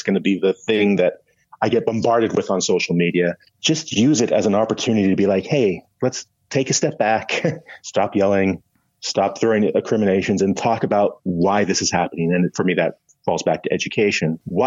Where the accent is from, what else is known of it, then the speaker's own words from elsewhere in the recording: Seattle, Washington, United States; Another example I like to cite, because I'm a Seahawks fan and I'm from Seattle.